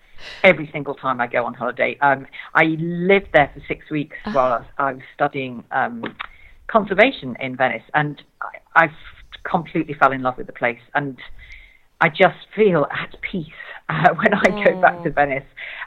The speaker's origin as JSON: {"language": "English", "region": "East Midlands", "country": "United Kingdom", "said": "So I'm from Lincolnshire, which is in the kind of middle of England"}